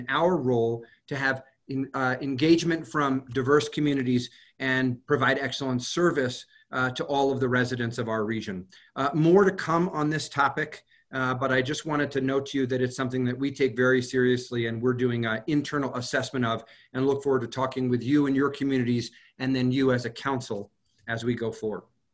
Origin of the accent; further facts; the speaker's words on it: New York City, New York, United States; I grew up in New York City. I worked in Chicago.